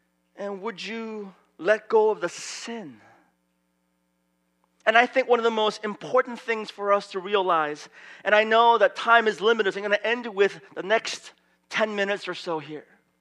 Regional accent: San Francisco, California, United States; Growing up in San Francisco, being mindful of the water crisis that we're in, I like to save my dishes for about 1 month.

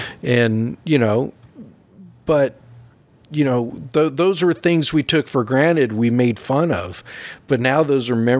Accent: West Coast, United States; growing up on the West Coast, you know, Lake Tahoe, the mountains, the redwoods. I took for granted, you know, because I live there.

